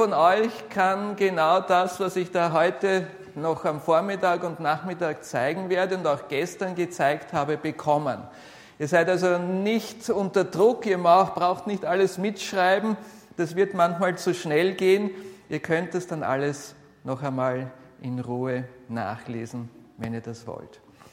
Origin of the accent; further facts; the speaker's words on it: Vienna, Austria; born or raised there; accent: Austrian; also born or lived in Bogenhofen